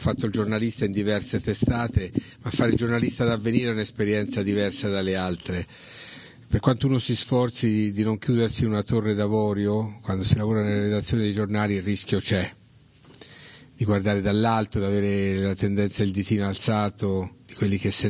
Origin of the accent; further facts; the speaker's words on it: Assisi, Umbria, Italy; sono di Assisi, sono in una provincia profonda nel cuore dell'Italia, una città un po' particolare, piccola ma grande per il nome che porta